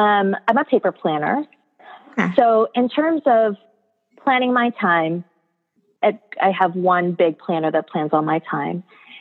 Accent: Philippines; I am Filipino, and however, I don't assume that I know everything about my own culture.

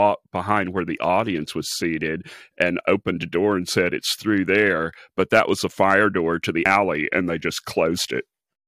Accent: Longview, Texas, United States; I mean, I grew up in Longview, Texas. It was horrible for people of color.

